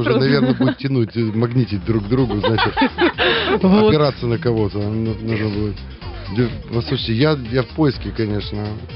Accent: Ukraine; now in Russia; Я не могу работать теперь в России, потому что родом с Украины

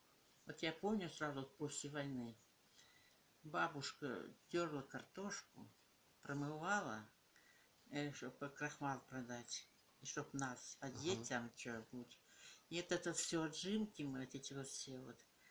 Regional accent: Romanovka, Tomsk Oblast, Russia; born there; Я родилась в 1940 году, 1 ноября. Томской области, Томский район, деревня Романовка.

